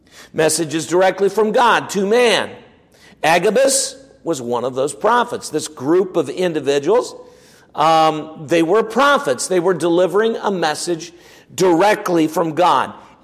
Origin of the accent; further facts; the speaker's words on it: United States; as an American, I can work together with some who are Egyptians.